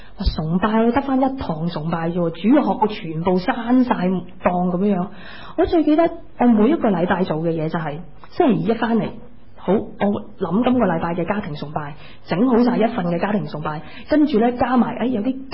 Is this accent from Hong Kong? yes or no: yes; Hong Kong; 同样今天我们香港人都面对经济的压力